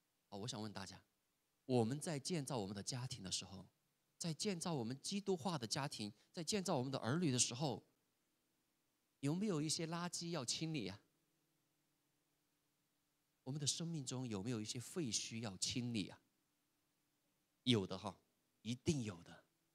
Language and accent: Chinese; Chongqing, China; 因为我重庆人嘛，山区长大